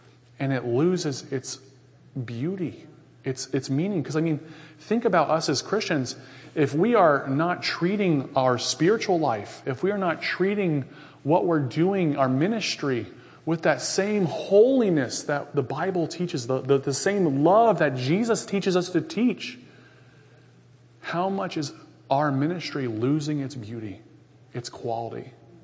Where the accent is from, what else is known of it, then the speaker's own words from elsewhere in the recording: Florida, United States; I grew up in Florida my whole life. Born and raised. Born in Orlando. Grew up near Tampa area. Lived there for 18 years.